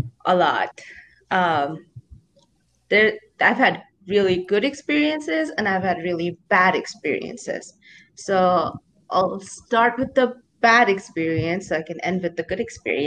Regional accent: New York, United States; now in Texas, United States; So I'm from New York, right? When I was working in New York, the agencies I worked for, none of them required it. But when I moved to Texas, all the agencies were requiring it.

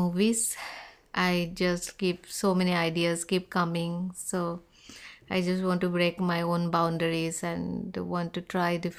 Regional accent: India; and I'm from India

